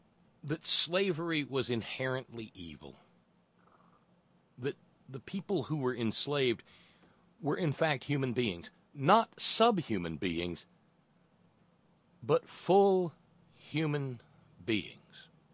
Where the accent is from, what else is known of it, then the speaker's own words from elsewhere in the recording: West Virginia, United States; and look, I come from West Virginia. I'm pretty conversant with seeing poverty.